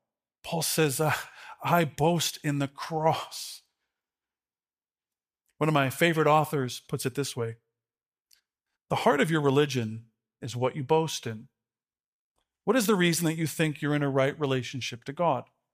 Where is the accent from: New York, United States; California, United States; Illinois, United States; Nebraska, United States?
Illinois, United States; Chicago; Growing up as an Irish Catholic kid in the Chicago suburbs, a lot of my friends wore very pretty crosses, decoratively.